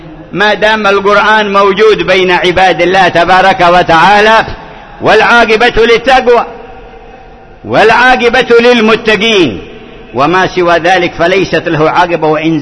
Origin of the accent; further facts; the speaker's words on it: Hadhramaut, Yemen; فيه عندنا في حضرموت من مواسم الخير